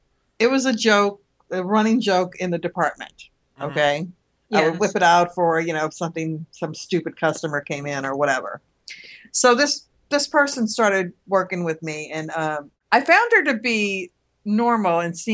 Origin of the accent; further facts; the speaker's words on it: New Orleans, Louisiana, United States; I'm from New Orleans. Voodoo's kind of a deal there